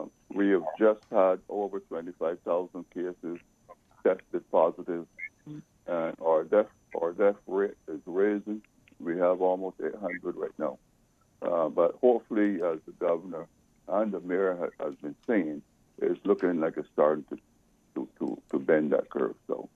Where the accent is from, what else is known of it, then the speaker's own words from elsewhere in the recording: Boston, Massachusetts, United States; and I'm from Boston.